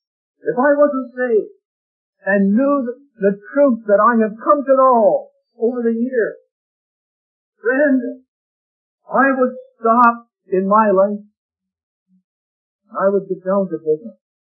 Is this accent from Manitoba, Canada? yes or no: no; Ontario, Canada; reminded her of myself, because I came from Ontario.